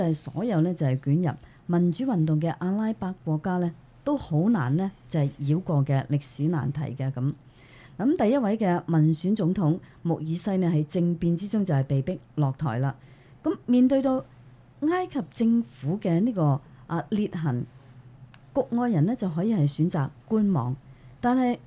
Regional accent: United States; 另外呢就是我们美国人的美国的 American

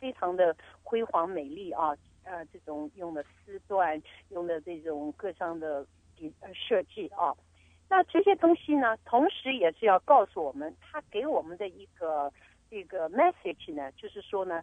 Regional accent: China; 所以我们中国人呢，我一直鼓励中国人尽量把自己的视野放宽

